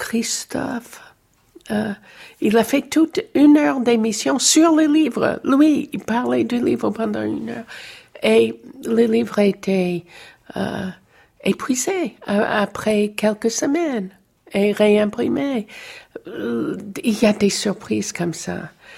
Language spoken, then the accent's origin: French; United States; Moi, je suis américaine.